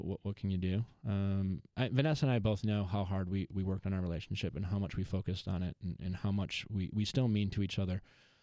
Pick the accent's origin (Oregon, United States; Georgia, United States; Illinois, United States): Illinois, United States; Chicago; I went home to Chicago to do my fantasy football draft with my hometown friends. Then I went back to Milwaukee and hung out with my family.